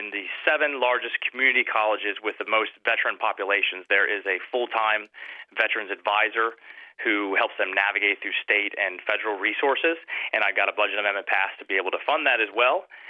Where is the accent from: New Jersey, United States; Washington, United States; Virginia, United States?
Virginia, United States; I'm from the Eastern Shore. The Eastern Shore of Virginia, of course, is in the 2nd District